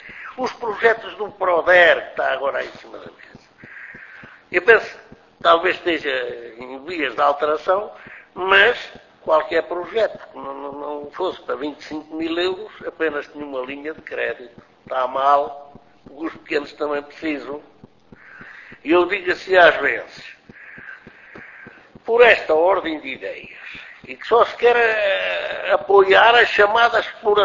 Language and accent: Portuguese; Leiria, Portugal; se eu sou de Leiria